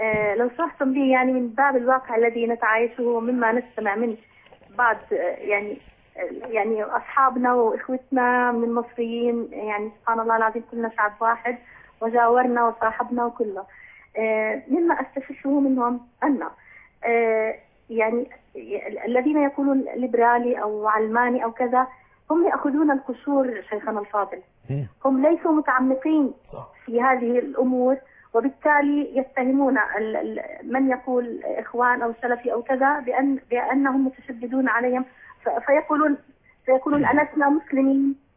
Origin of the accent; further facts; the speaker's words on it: Jordan; نعم انا فلسطينيه اردنيه